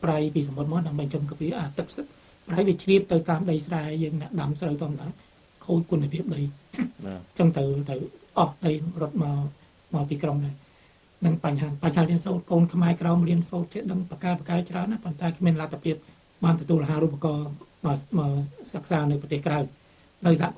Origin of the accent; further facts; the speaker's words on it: Mekong Delta, Vietnam; បើតែចំពោះយើងជាខ្មែរក្រមយើងមិនដែលទទួលស្គាល់ព្រំដែនយួន